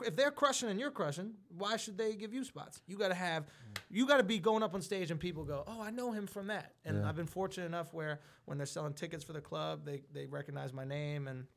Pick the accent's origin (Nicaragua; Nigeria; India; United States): United States; Manhattan, New York; I'm from New York, I'm from Manhattan, like I grew up here